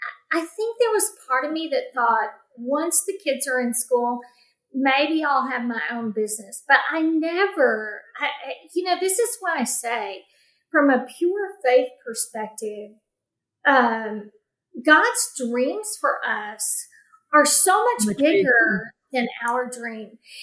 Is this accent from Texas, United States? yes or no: yes; Texas, United States; which I grew up in the Metroplex. No one I knew wore cowboy boots.